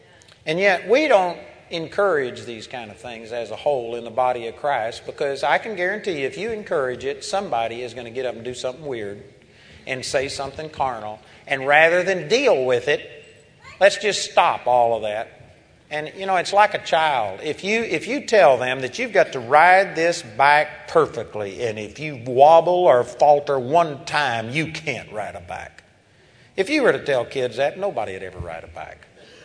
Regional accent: Texas, United States; accent: Texas; by the time it gets through my brain and through my Texas accent, it just comes out me.

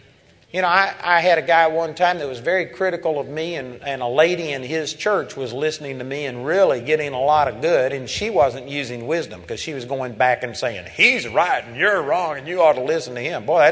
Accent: Texas, United States; accent: Texas; by the time it gets through my brain and through my Texas accent, it just comes out me.

